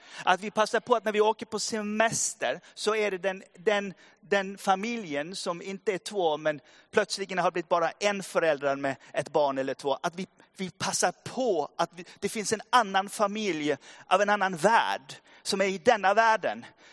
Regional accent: Norway; Swedish is a second language; jag är ju norrman och jag är 51

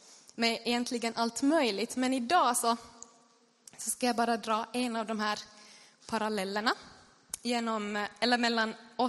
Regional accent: Bergö, Ostrobothnia, Finland; now in Vaasa, Finland; Och jag kommer från Bergö. Och det är en väldigt naturlig ö.

